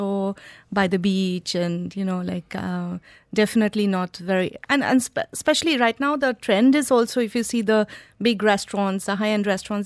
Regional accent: West Bengal, India; I come from Bengal

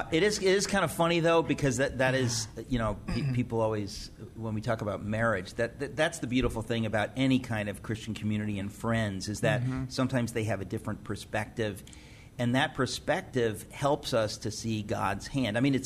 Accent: Queens, New York, United States; Well, you and I are both from Queens, New York.

